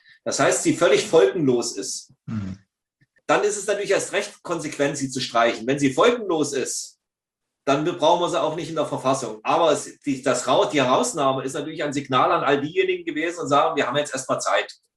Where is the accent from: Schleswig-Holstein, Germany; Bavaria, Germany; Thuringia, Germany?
Thuringia, Germany; dass ich von Hause aus Thüringer bin. Ich bin ja in Thüringen geboren und aufgewachsen, in der, sagen wir, tiefkatholischen Rhön.